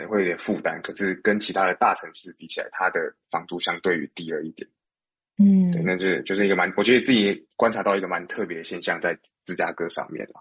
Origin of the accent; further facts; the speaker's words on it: Taiwan; now in United States; 在我的就是在我的家乡台湾也蛮常发生这样的情况